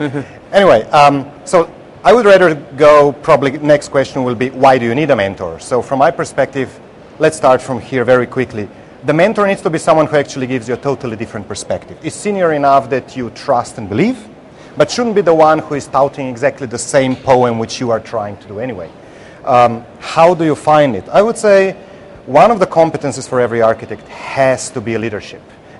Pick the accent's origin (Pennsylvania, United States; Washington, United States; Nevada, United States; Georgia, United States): Washington, United States; Redmond; I am just an architect, and I'm from Redmond, so I must be right.